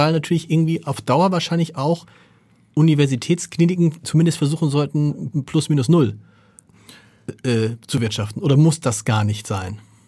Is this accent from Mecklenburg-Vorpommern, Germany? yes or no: no; Hamburg, Germany